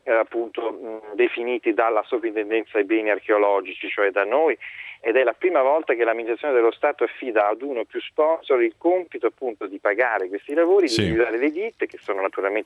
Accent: Rome, Lazio, Italy; Io, quando sono diventato sottosegretario, essendo romano

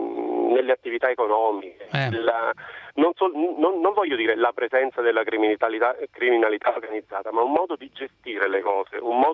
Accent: Naples, Campania, Italy; essendo napoletano e radicato in questo territorio, conoscendo il territorio

